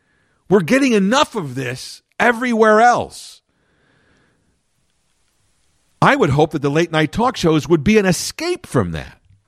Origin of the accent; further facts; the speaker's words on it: Chicago, Illinois, United States; I have always been interested in politics as a young kid growing up in Chicago during the first Mayor Daley's reign, even though he died in 1976.